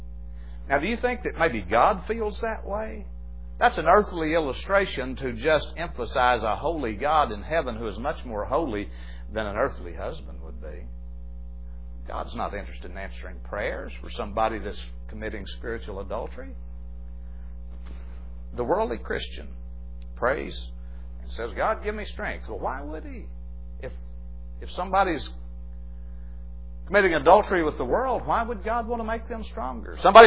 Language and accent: English; Mount Pleasant, Arkansas, United States; I was thinking yesterday, back in the 50s, where I grew up in Mount Pleasant, Arkansas, there was a little cafe.